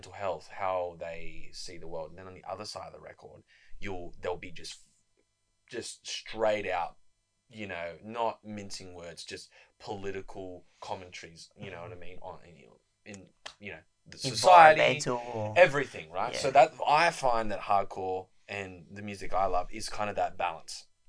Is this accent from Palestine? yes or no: no; New South Wales, Australia; I'm from the Yuin Nation … the Darug Nation, you know … So that's where my mobs are from.